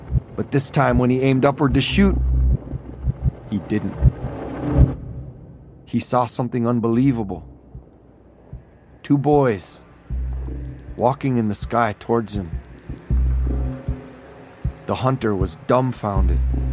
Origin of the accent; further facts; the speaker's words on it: Kotzebue, Alaska, United States; I was born and raised in Kotzebue, a village of about 3,000, just above the Arctic Circle on the Chukchi Sea. I grew up playing basketball and trying to skateboard on one of the only little patches of pavement at the airport.